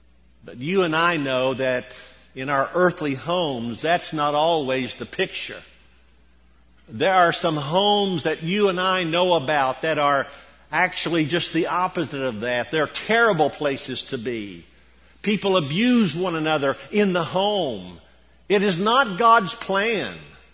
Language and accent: English; Tennessee, United States; My wife Martha and I grew up here in East Tennessee. We were childhood sweethearts.